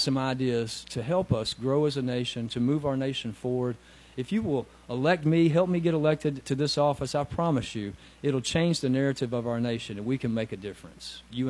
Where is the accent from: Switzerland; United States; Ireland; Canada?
United States; Tennessee; I'm going to use my common sense that I grew up in Middle Tennessee on a farm, raised in church.